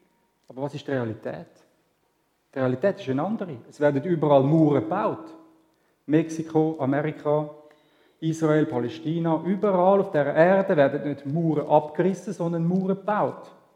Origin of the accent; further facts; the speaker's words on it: Switzerland; wie wir hier in der Schweiz auch nicht. Wir sind Schweizer.